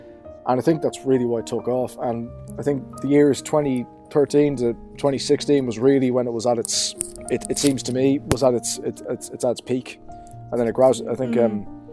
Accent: Dublin, Leinster, Ireland; accent: Hiberno-English, Dublin; first language Hiberno-English; I don't speak English or Irish, I speak Hiberno English. That's my native tongue, and specifically the Dublinese vernacular.

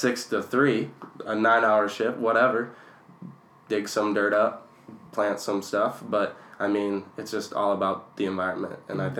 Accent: Anoka, Minnesota, United States; I have, yeah. I'm born and raised in Minnesota.

